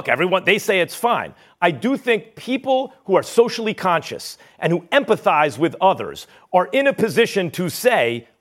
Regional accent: New York City, New York, United States; Or is it an indication, Stephen A., I grew up in New York City.

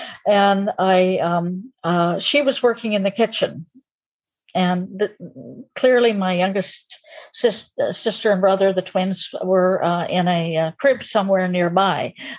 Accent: Canada; born there; I was born in Campex, a Canadian citizen by birth

